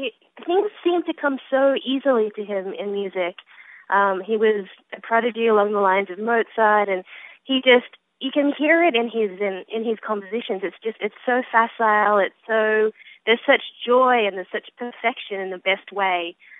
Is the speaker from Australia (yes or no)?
yes; Australia; especially as an Australian, I love being able to bring Australian works outside of Australia.